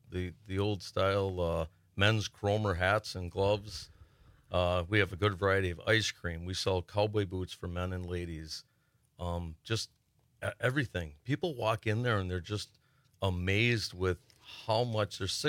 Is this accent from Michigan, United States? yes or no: yes; Iron Mountain, Michigan, United States; also born or lived in Marinette; I was only in that store one time in the 18 years I lived in Marinette. I came from Iron Mountain.